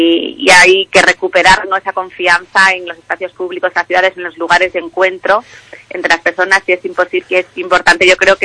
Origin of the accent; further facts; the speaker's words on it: Galicia, Spain; moved away as an adult; yo soy gallega y he vuelto a Galicia, que eso también lo destaco, porque siempre también me he sentido muy, muy, muy, muy de aquí, muy de la Terriña